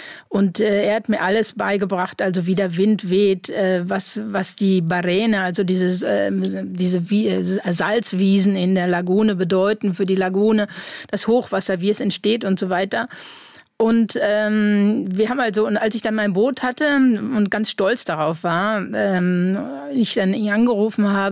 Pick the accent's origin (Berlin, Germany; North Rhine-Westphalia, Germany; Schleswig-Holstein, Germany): North Rhine-Westphalia, Germany; Ich bin im Ruhrgebiet aufgewachsen